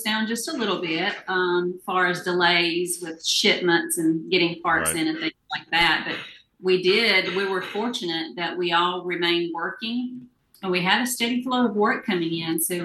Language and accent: English; Union, United States; Union is my hometown. I went to school here. My son went to school here. I've lived here pretty much all my life.